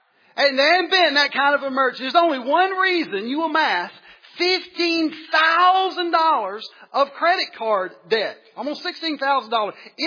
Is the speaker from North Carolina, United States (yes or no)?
no; Mississippi, United States; born or raised there